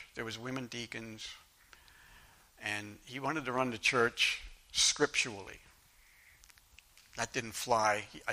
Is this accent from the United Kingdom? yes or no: no; Egypt; When I grew up in Egypt, the playground there, we go to the playground.